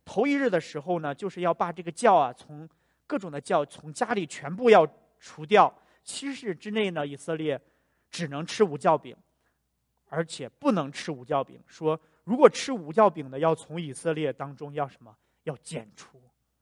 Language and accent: Chinese; northern China, China; 我记得在小的时候啊，就是我是北方人嘛，我们是吃馒头的。